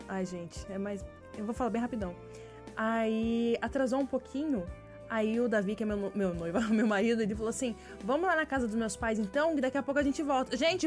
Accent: São Paulo, Brazil; Sabe que eu nunca vejo paulista? Porque eu sou paulista.

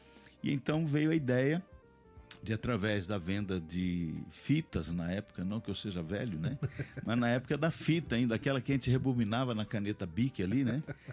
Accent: Três Rios, Rio de Janeiro, Brazil; born there; um abraço para a nossa igreja de Três Rios, onde nasci

